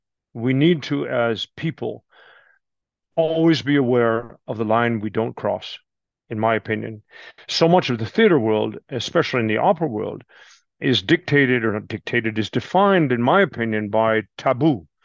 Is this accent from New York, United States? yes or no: no; Washington, United States; I come from the Northwest. Washington State.